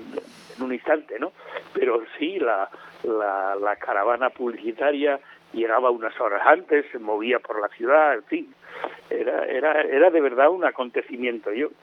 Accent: Miranda de Ebro, Castile and León, Spain; cuando era niño, que pasaba por el pueblo donde yo nací, por Miranda de Ebro, pues pasaba todos los años

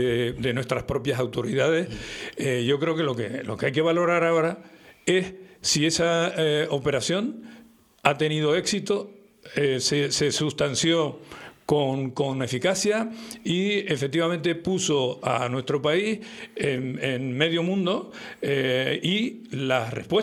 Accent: Spain; yo como español me siento satisfecho de que esa operación se haya hecho aquí

